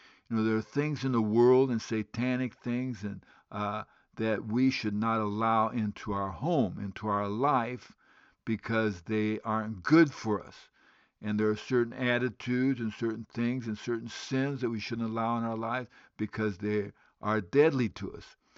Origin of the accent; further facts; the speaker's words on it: Guinea; also born or lived in Liberia / Kenya; I was born in West Africa, in Liberia, West Africa, and grew up in Guinea, West Africa.